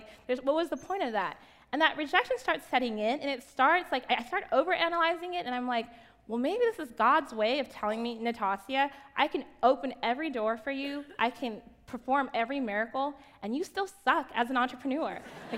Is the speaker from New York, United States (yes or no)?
no; California, United States; now in Cincinnati, United States; Mind you, I'm from Southern California, so no clue about Cincinnati except that … was from Cincinnati.